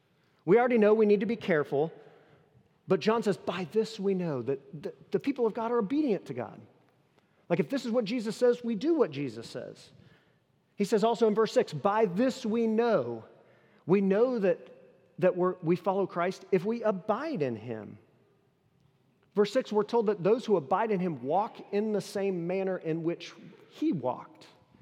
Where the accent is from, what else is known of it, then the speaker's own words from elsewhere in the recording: United States; born there; I'm very happy that I was born in the United States.